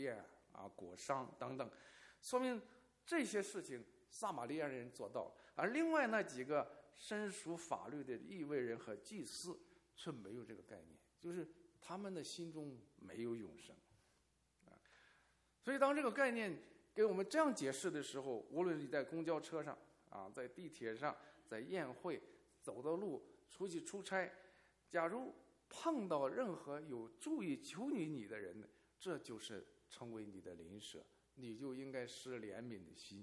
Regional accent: China; 骂我们从中国来的人啊！

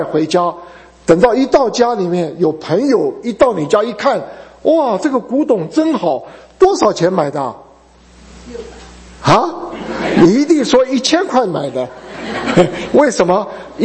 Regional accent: China; 但咱们中国人还比较聪明，有一点智慧。

